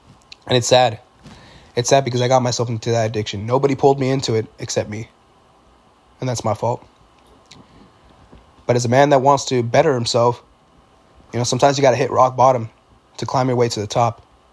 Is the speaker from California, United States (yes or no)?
yes; Oceanside, California, United States; So I remember growing up and me being dumb, but me growing up in Oceanside, you know, you smell it here and there at schools and stuff like that.